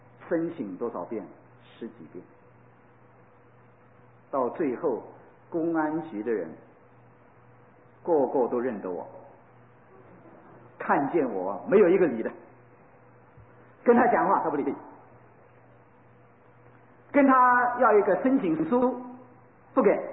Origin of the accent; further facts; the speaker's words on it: Guangdong, China; 我是广东人，我学经济的